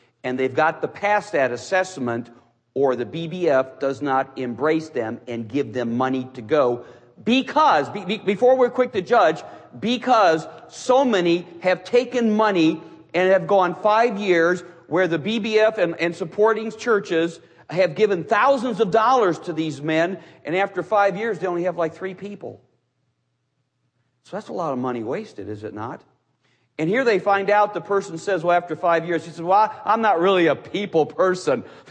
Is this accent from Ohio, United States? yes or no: yes; Cleveland, Ohio, United States; Now, I'm from Cleveland, the holy city.